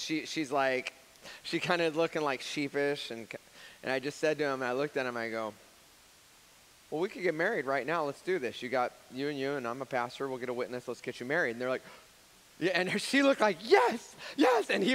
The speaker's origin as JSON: {"language": "English", "town": "Fresno", "region": "California", "country": "United States", "said": "they're like, so where are you from? I'm like, oh, I'm from Fresno."}